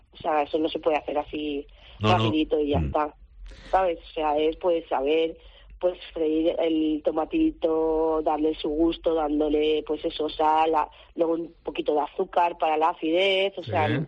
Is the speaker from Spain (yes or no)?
yes; Valencia, Valencian Community, Spain; Yo soy de la Malvarrosa